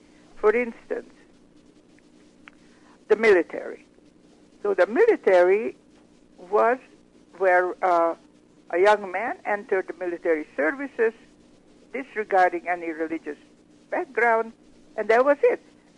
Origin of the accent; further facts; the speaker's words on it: Hungary; English is a second language; now in United States; I was born and raised in Hungary in a devout religious family, loving family, middle class, hardworking people.